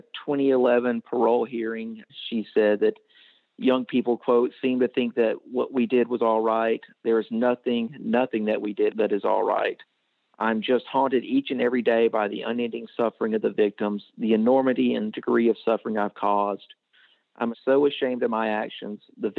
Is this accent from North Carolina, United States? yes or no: no; Bessemer, Alabama, United States; She was a woman from my hometown of Bessemer, Alabama